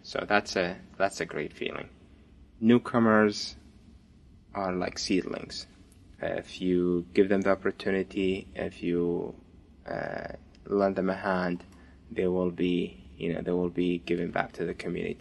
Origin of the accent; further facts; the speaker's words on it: Iraq; now in United States; I'm original from Iraq and I've been in the United States since 2010.